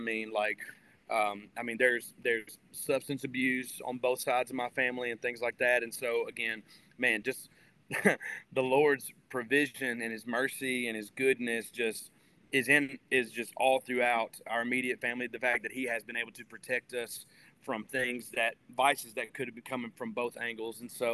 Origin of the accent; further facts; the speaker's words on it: Wynn, Arkansas, United States; I'm from Wynn, Arkansas, born and bred just about. My mom was born in Wynn. My dad is from Parkin.